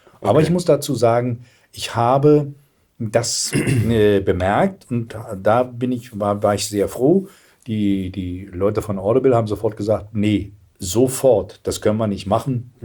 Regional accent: Berlin, Germany; Aus Berlin. Ach, das hört man aber gar nicht. Naja, sage ich, naja, das muss man ja auch nicht hören. Wir haben zu Hause, in meinem Elternhaus wurde in Hochdeutsch gesprochen.

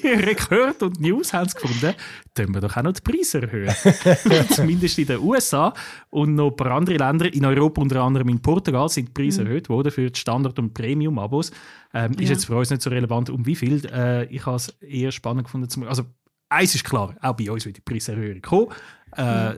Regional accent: Switzerland; bis die auch bei uns in der Schweiz endlich eingeführt werden.

